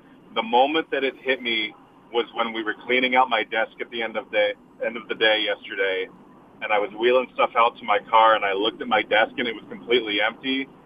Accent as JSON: {"language": "English", "town": "Pittsburgh", "region": "Pennsylvania", "country": "United States", "said": "and I'm from Pittsburgh originally, right?"}